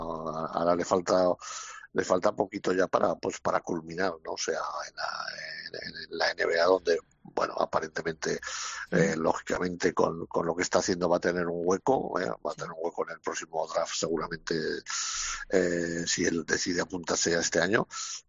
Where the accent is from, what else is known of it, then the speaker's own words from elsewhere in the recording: Aragon, Spain; soy muy aragonés, de que se acuerda mucho de su tierra.